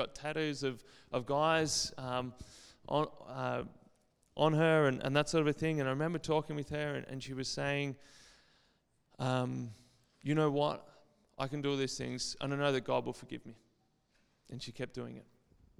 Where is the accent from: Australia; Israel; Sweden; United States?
Australia; Tasmania; I grew up in Tassie